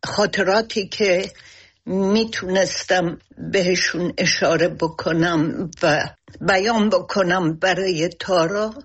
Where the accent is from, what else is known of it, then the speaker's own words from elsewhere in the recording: Iran; moved away; خب از وقتی که از ایران اومدم بیرون